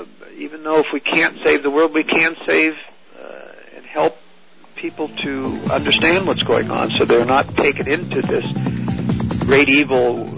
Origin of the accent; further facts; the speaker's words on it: Oregon, United States; I mean, I was raised in Oregon.